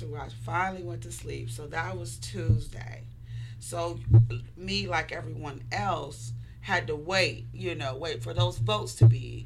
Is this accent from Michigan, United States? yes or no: no; Marion, Ohio, United States; I'm from Marion, Ohio.